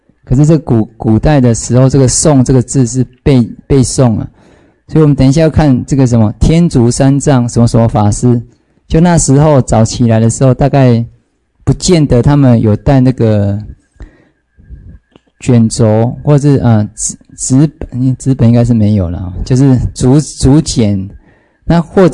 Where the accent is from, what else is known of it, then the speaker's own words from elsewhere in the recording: China; 所以呢刚好就符合我们中国人使用的这种语法或是用词